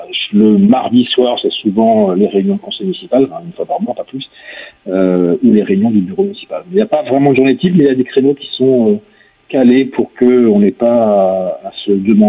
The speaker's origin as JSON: {"language": "French", "town": "Évran", "region": "Brittany", "country": "France", "tie": "born or raised there", "also_born_or_lived": "England / Vietnam", "moved": "as an adult", "said": "Alors, je suis originaire d'Évran, hein, je suis né là, mon père, mon grand-père paternel. Moi, j'ai été expatrié, donc je suis parti d'Évran à peu près à l'âge de 20 ans, et j'ai été expatrié en Angleterre et au Vietnam"}